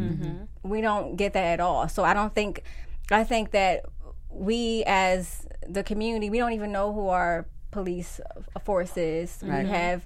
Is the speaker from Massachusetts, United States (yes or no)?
no; Pennsylvania, United States; we're from Pennsylvania, so you go into a place like Upper Darby